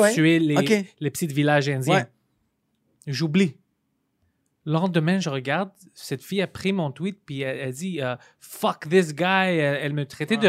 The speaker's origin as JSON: {"language": "French", "country": "Greece", "said": "Je suis pas américain, non, je suis grec, you know?"}